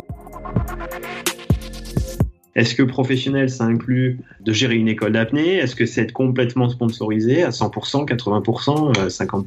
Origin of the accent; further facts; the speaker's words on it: Thonon-les-Bains, Auvergne-Rhône-Alpes, France; ma spécificité, c'est que j'ai évolué entre lac et montagne. En fait, je suis né à Thonon-les-Bains au bord du lac Léman et j'évolue en Haute-Savoie.